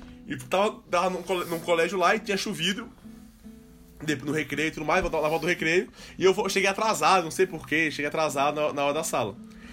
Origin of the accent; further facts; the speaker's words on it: Recife, Pernambuco, Brazil; now in Brasília, Brazil; Justamente porque eu cheguei eu vim de Recife, né? Eu cheguei no ensino médio, na oitava série ainda.